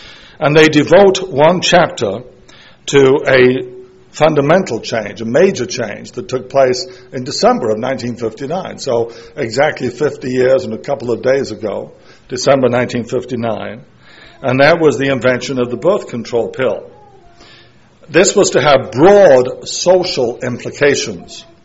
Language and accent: English; East Midlands, United Kingdom; D.H. Lawrence actually lived in my hometown area, just the next town, like 5 miles away, that's all.